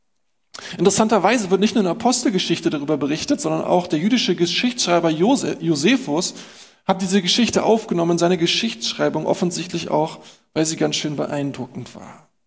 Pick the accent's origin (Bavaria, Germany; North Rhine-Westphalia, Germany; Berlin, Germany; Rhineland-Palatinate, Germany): Berlin, Germany